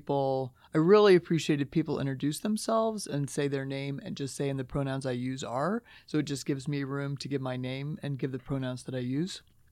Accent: Indiana, United States; And so I grew up in Southern Indiana with a Southern mom.

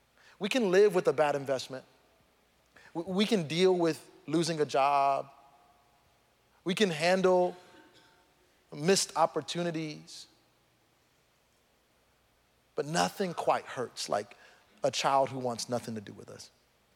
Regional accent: Missouri City, Texas, United States; we got ready to move from where we were to Houston, back to Houston. I'm from Missouri City, and I was like, you know what, we're coming back home.

